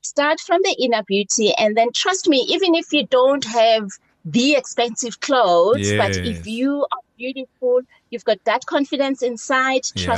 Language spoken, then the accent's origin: English; Tsakane, Gauteng, South Africa; also born or lived in Dundonald; I was born in Tsakane.